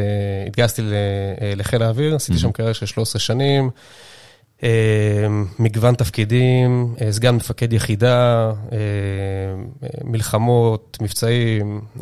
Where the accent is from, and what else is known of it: Caesarea, Haifa District, Israel; born or raised there